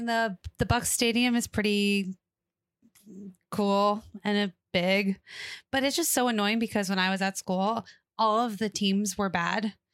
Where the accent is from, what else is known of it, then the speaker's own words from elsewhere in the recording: Boston, Massachusetts, United States; I'm from Boston.